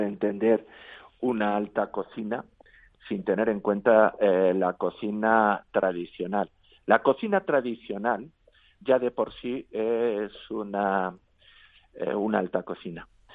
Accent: Segovia, Castile and León, Spain; yo soy de Segovia, lo siento

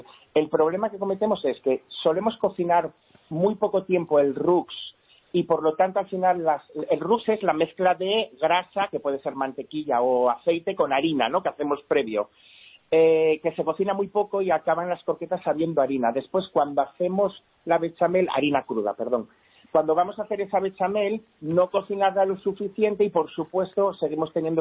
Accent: Asturias, Spain; Pero yo, como buen asturiano

